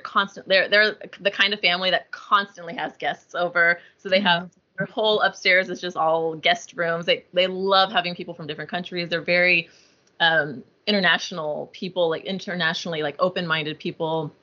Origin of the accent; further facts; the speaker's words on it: Dallas, Texas, United States; I'm from Dallas, Texas, so I don't know if that helps anybody gauge kind of like cost of living